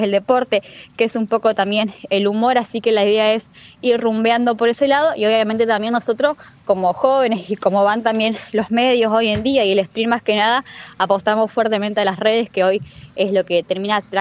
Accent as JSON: {"language": "Spanish", "town": "Cerrito", "region": "Entre Ríos", "country": "Argentina", "said": "pero yo soy del interior, soy de Cerrito, así que un poco también, bueno, traer un poco eso, ¿no? De todo lo lindo que tiene nuestra provincia"}